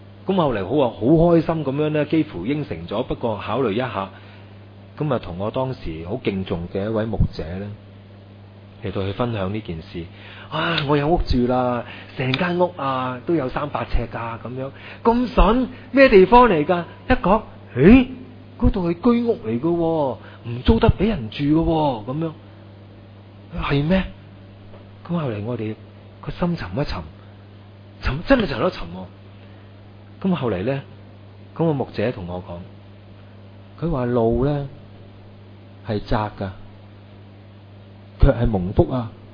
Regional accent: China; 我哋中國人話一言輕邦一言喪邦係真嘅。

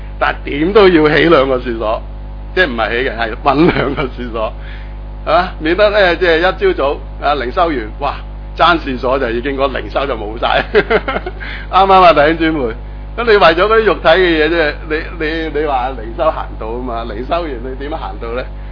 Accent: China; 即系我哋中国人讲啦

